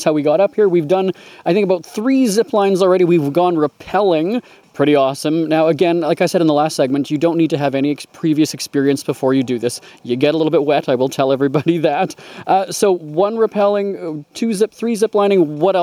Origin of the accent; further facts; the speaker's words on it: Canada; And being Canadian, I know all about a hockey helmet.